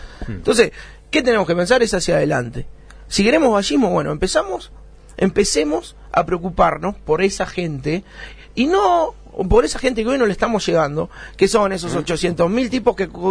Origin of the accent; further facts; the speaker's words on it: Artigas, Uruguay; soy del departamento de Artigas, soy de la ciudad de Artigas, y conozco bastante la historia